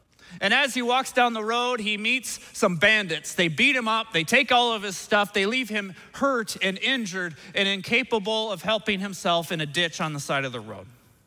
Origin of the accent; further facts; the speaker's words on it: Nebraska, United States; I never planned on living in Minnesota, I'm gonna be honest. I grew up in Nebraska